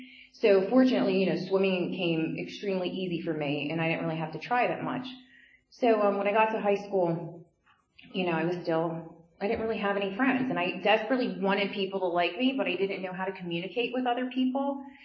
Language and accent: English; Reading, Pennsylvania, United States; I'm from Reading, down in the city in Berks County. I grew up there.